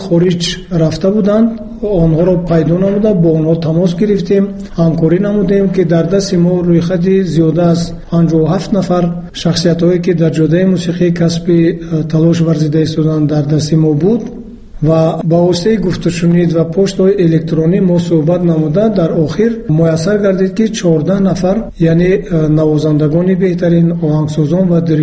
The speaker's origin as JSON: {"language": "Persian", "country": "Tajikistan"}